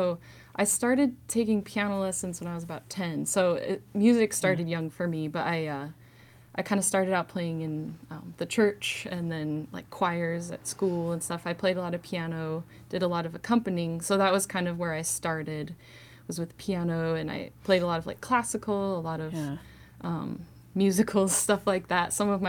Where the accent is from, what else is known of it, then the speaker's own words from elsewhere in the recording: Rapid City, South Dakota, United States; also born or lived in Wyoming / Oregon; I didn't really start writing music until I moved away from Rapid City back in 2013. I moved for some different relationships and stuff, lived in Wyoming and Oregon, and then moved back here in 2019. But I'm from the Black Hills.